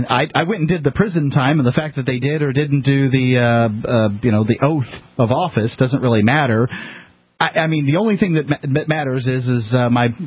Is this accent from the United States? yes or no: yes; Florida, United States; the ability to vote in a few states, including Florida, my home state.